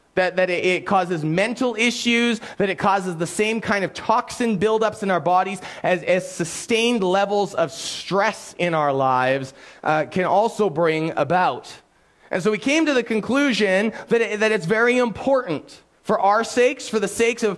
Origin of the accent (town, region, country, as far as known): Canada